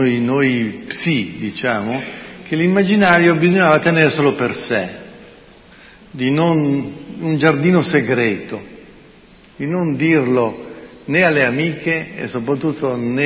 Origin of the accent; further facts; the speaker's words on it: Murano, Veneto, Italy; Io invece sono di Murano.